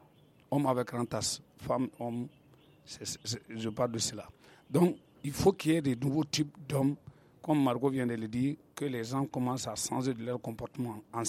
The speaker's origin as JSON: {"language": "French", "country": "Mali", "said": "chez nous au Mali."}